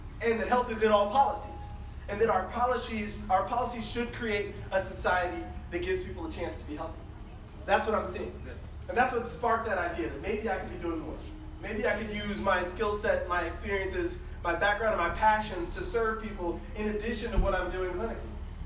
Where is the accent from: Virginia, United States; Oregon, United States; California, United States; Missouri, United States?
Virginia, United States; So she's from Appomattox. I'm from Spotsylvania. We said, we're coming back to the part of this country, the part of this commonwealth that we call home.